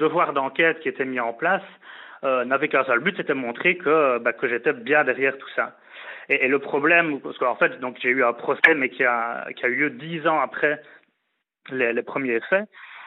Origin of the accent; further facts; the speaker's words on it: Liège, Wallonia, Belgium; Voilà, moi j'étais de Liège, j'avais jamais été à Nantes.